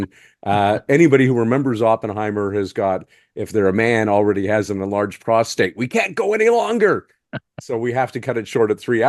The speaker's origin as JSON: {"language": "English", "country": "Canada", "said": "Just because Greg's Canadian, I'm Canadian."}